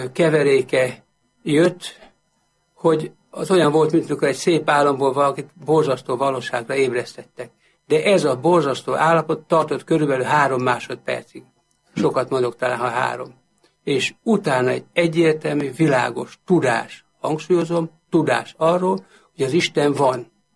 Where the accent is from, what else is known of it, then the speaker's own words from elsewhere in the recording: Nyíregyháza, Szabolcs-Szatmár-Bereg, Hungary; Édesapám evangélikus lelkész volt, 38-ban születtem, 40-ben Nyíregyházára kerültünk, ott jártam gimnáziumba